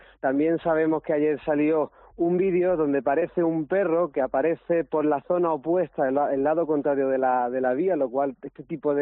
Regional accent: Málaga, Andalusia, Spain; porque yo soy de Málaga y no soy de la zona.

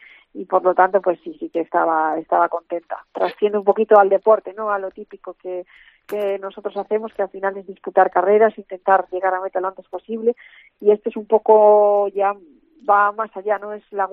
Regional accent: Vigo, Galicia, Spain; Yo soy gallega por los cuatro costados, nací aquí en Vigo, mi familia es de Montoñedo, siempre he vivido aquí

